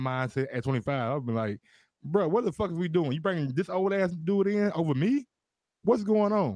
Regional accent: Colorado, United States; Hey, I'm from Colorado.

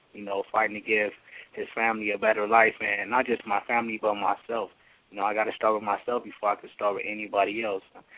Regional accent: Los Angeles, California, United States; I'm from South Central Los Angeles. I'm 26-year-old.

